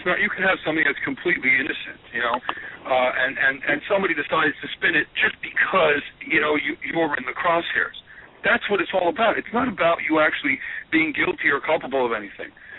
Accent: New York City, New York, United States; New York City.

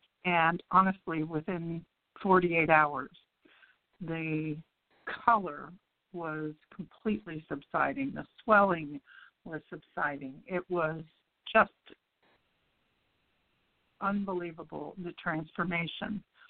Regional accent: Waxhaw, North Carolina, United States; I'm from the Marvin Waxhaw area of North Carolina, just south of Charlotte.

